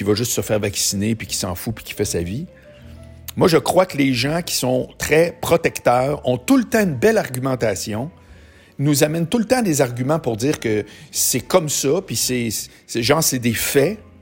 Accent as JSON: {"language": "French", "town": "Quebec City", "region": "Quebec", "country": "Canada", "said": "j'y habite pas, mais je viens de Québec, puis j'ai fait mon cours jusqu'à l'université, mon stage, tout."}